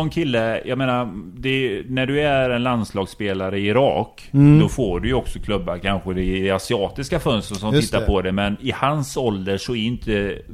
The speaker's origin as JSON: {"language": "Swedish", "country": "Croatia", "said": "Alltså jag är från Kroatien i Sydeuropa. Det är standardsnack där nere."}